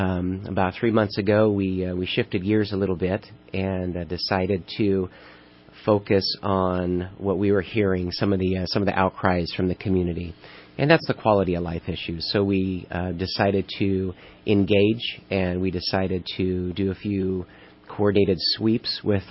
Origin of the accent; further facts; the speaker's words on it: Reading, United States; I grew up in Reading. I have 28 years in law enforcement experience. Graduate of Enterprise High, 1987.